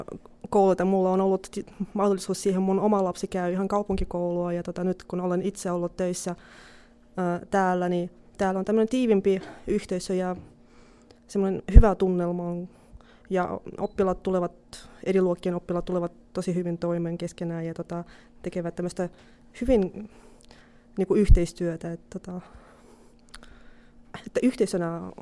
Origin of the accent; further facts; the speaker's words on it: Russia; first language Russian; Finnish is a second language; itsekin olen alun perin lähtöisin Venäjältä ja kiva, kun niin kuin minun äidinkielestä ovat näin innostuneita